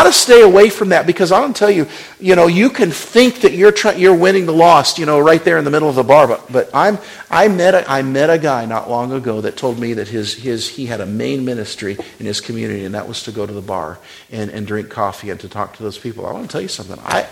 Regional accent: Wyoming, United States; I remember growing up in Wyoming

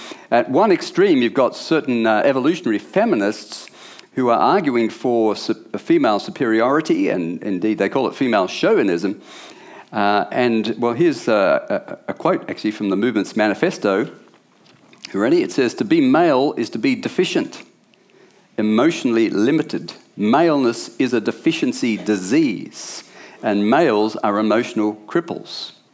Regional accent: England, United Kingdom; born there; I was born in England in the sort of mid-60s

